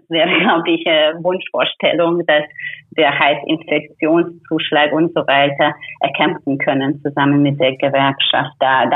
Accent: Hungary; Also ich komme aus Ungarn

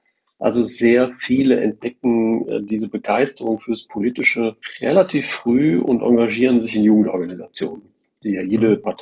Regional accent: Cologne, North Rhine-Westphalia, Germany; Persönlich, ich komme aus Köln, bin ein gebürtiger Innenstädter, auch hier in Köln studiert

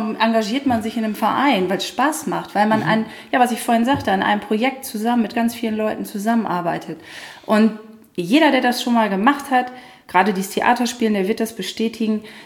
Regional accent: Langförden, Lower Saxony, Germany; Ich komme aus Langenfürden.

